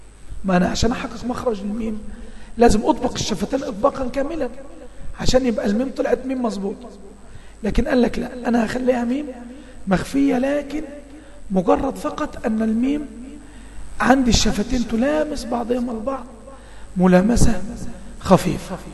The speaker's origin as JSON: {"language": "Arabic", "country": "Egypt", "said": "عندنا في مصر كانوا يقولون تفتح مقدار ما تمر ورقة."}